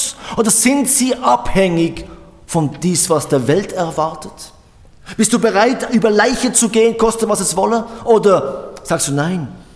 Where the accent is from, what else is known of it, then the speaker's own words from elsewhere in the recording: Switzerland; bei uns in der Schweiz ist das ein Thema, ja. Land der Banker. Das heißt nicht, dass wir geldgierig sind